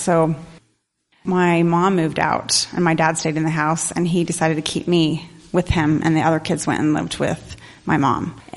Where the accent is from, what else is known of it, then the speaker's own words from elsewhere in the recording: Provo, Utah, United States; born there; I was born in Utah, Provo.